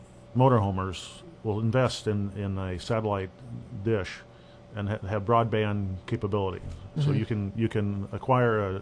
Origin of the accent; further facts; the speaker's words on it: United States; And when they find out that we're there from the States, they want to talk about these things.